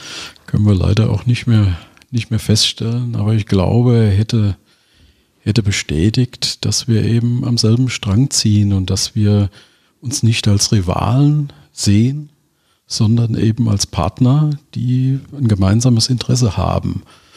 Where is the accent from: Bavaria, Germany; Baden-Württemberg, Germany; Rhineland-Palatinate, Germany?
Rhineland-Palatinate, Germany; Mainz; Ich bin waschechter Mainzer, bin in Mainz geboren, bin in Mainz zur Schule gegangen, habe da Abitur gemacht, lebe mein ganzes Leben schon in Mainz-Kastell